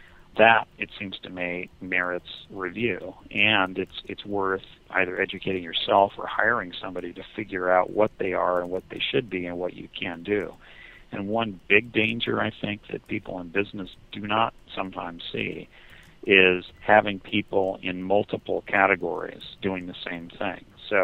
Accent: California, United States; Yeah, listen, I don't disagree, and we as a Californian, I also find it.

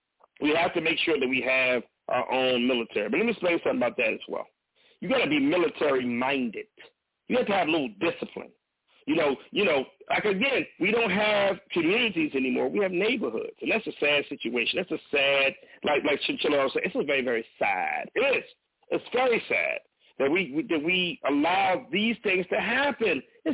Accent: California, United States; My man, look, I'm from California, man. You know, we from a different club.

